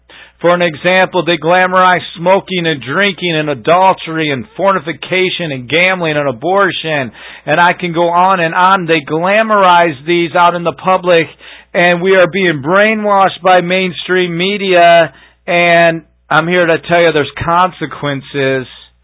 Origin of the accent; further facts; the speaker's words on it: United States; the reason why this country is so messed up is because of the choices that we have made as an American people.